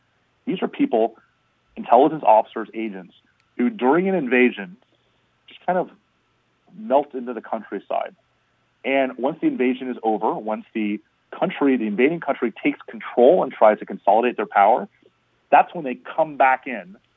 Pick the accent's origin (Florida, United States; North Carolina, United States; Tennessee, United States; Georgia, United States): Florida, United States; Miami; I'm from South Florida, I'm from Miami.